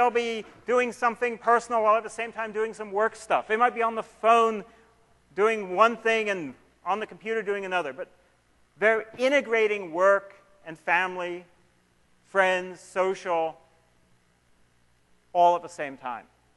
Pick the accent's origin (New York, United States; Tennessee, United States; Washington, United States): Washington, United States; Seattle; I'm from Seattle. Seattle, we drink a lot of coffee.